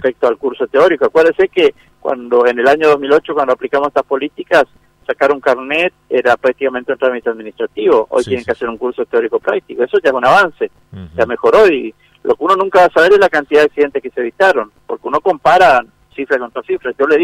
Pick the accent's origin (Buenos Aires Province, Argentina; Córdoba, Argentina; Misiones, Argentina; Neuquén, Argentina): Misiones, Argentina; de un lugar cerca de mi pueblo. Y bueno, pasó lo que pasó y uno tiene dolor hoy por una vida menos en la provincia de Misiones.